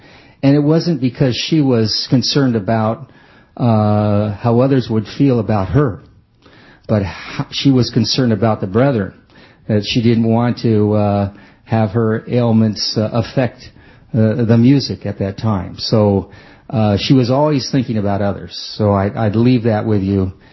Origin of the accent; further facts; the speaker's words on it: Garden Grove, California, United States; Because I remember growing up in Garden Grove, and just a few blocks away, the Simons' home was